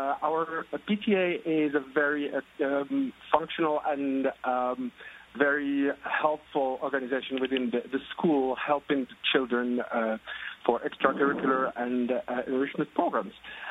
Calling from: New York, United States; I'm calling from the Lower East Side in Manhattan

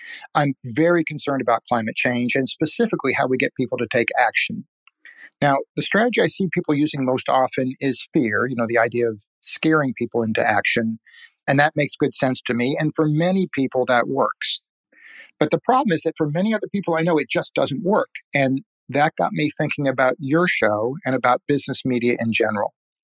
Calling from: San Diego, California, United States; I'm calling from San Diego.

